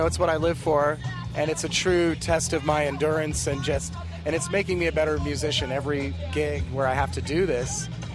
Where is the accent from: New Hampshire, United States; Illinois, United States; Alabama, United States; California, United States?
California, United States; Los Angeles; I'm here from Los Angeles